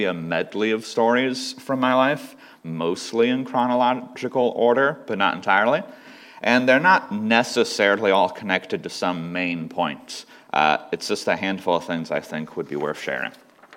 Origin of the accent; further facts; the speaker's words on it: Xenia, Ohio, United States; So growing up, I grew up in Xenia. I lived in Xenia till I was about 13 years old. And I grew up in a Christian home.